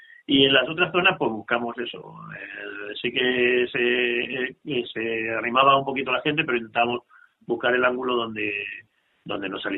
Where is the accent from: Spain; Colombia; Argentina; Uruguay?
Spain; Cáceres, Extremadura; Yo soy de Cáceres, entonces tengo que también hacer la publicidad.